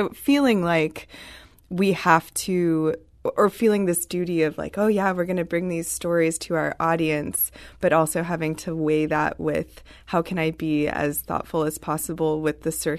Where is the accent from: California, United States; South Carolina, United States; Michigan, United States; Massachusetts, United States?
California, United States; I am from California and I've never experienced any sort of tornado.